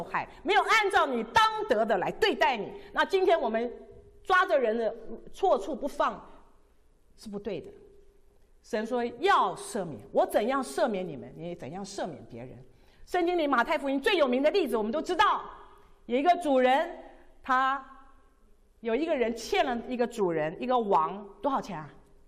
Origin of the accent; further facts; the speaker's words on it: China; 我们中国人数学都很快的嘛